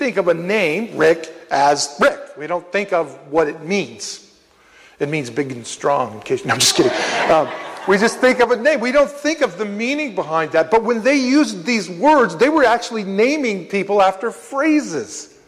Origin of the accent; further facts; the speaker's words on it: United States; That's because we're American. We come from the West.